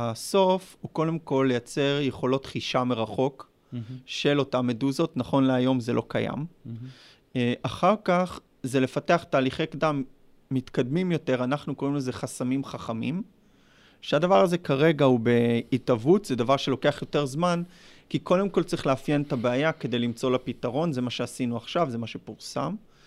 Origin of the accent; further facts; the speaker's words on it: Nahariya, Northern District, Israel; אני נהריאני במקור.